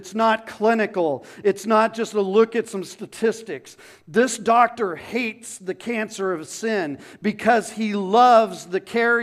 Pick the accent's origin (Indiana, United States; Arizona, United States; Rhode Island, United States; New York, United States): Arizona, United States; Phoenix; And I'm a city guy. I grew up in Phoenix. I went to school out here.